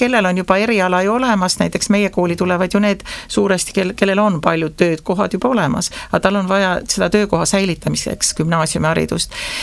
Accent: Saare County, Estonia; me oleme saarlased, minu arvates, et kes siis veel, me peame ise niimoodi kokku hoidma.

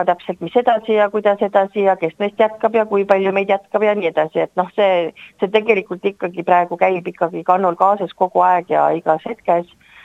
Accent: Saare County, Estonia; mina olen saarlane

